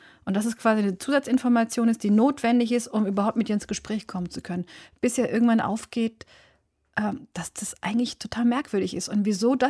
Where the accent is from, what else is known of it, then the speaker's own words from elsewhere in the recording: Germany; Also wenn ich auf die Straße gehe oder wenn ich sage, ich bin Deutsche, ich finde, das umfasst so viel.